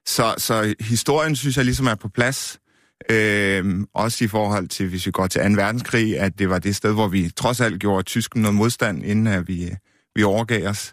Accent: Haderslev, Region of Southern Denmark, Denmark; som I kan høre på min accent, så er jeg ikke sådan indfødt derfra, men tilflytter og fraflytter har haft min barndom i Haderslev

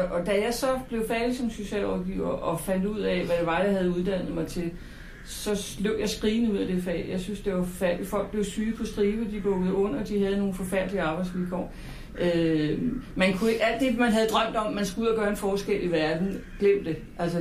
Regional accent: Copenhagen, Capital Region of Denmark, Denmark; Svendborg var det første by, jeg sådan set boede i uden for København

